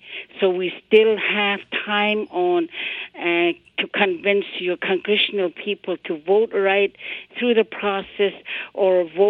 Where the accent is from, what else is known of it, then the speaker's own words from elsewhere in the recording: Arctic Village, Alaska, United States; I'm from Arctic Village, Alaska. Arctic Village is located about 110 miles northeast of Arctic Circle, and in Alaska, most northern Indian village.